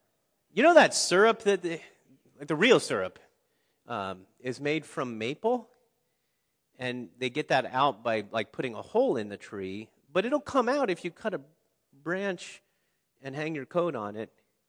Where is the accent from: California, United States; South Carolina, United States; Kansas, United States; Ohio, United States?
Ohio, United States; Cincinnati; Where I lived growing up in Cincinnati, Ohio, we had 28 acres, and a bunch of that acreage was woods